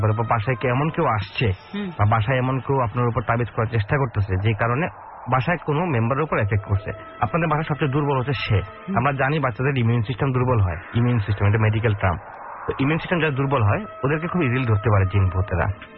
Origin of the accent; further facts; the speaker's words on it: Bangladesh; আমরা যেমন বাংলাদেশি, আমরা বাংলা কথা বলি, চাইনিজ যদি থাকতাম চাইনিজ কথা বলতাম